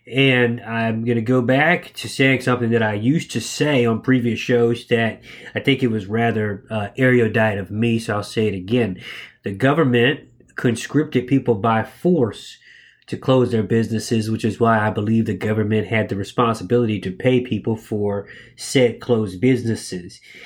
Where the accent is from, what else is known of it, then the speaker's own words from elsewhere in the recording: Jacksonville, Florida, United States; He came to my hometown with me to Jacksonville, Florida